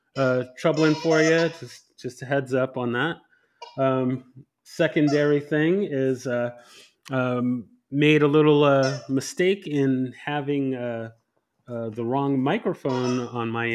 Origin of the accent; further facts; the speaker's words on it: San Diego, California, United States; I'm from San Diego and started training there.